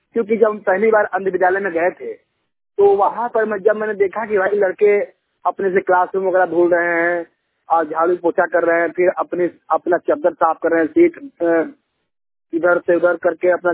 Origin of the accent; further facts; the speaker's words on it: Mai Bazar, Uttar Pradesh, India; जिला देवरिया, उत्तर प्रदेश, ग्राम मई बाजार का रहने वाला हूँ।